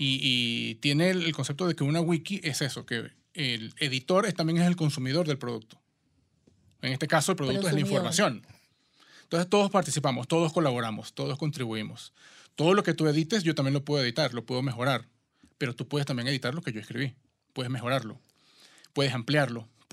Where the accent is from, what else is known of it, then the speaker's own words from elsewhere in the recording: Venezuela; soy de Venezuela. Creo que ya en los primeros tres segundos se dieron cuenta.